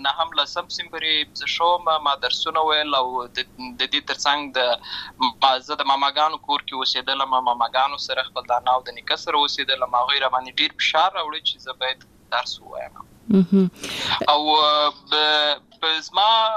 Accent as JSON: {"language": "Pashto", "town": "Lashkar Gah", "region": "Helmand", "country": "Afghanistan", "tie": "born or raised there", "said": "زه په اصل کې د اوروزګان ولایت یم، اما زه په هلمند ولایت لشکرګاه کې پیدا شوی یم، اما د لوی سوی یم."}